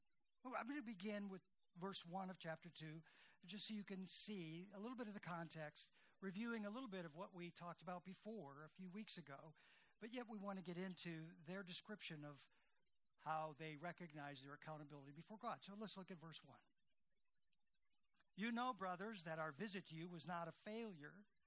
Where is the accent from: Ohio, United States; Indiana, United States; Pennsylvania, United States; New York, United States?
Ohio, United States; Akron; When I was growing up in Akron, well, you know how long ago that was now, right? Late 50s, 60s mainly